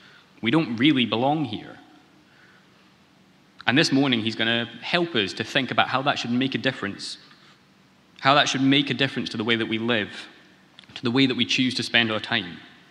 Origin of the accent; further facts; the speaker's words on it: Scotland, United Kingdom; born there; As much as my accent betrays it, I was born in Scotland, so I'm Scottish.